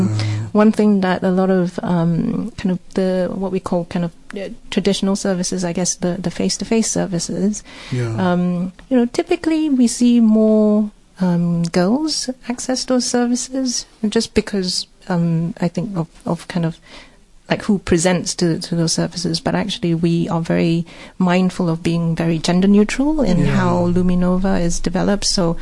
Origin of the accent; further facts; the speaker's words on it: Malaysia; So I'm Malaysian